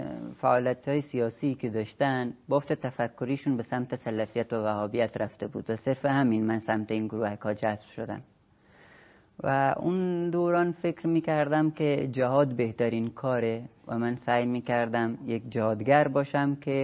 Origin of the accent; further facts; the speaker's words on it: Iran; moved away; از ایران خارج شدم،